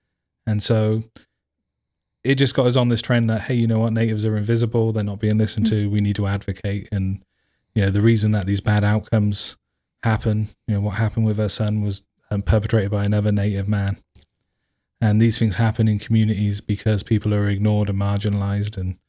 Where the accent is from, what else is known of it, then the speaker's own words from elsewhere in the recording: England, United Kingdom; now in Tacoma, United States; Well, I'm the only one in the room without an accent. That's what I noticed. But, so, yeah, I'm from England. I came over here. Benita invited me here. I've been in Tacoma ever since I came to the U.S. in 2003. This is my home.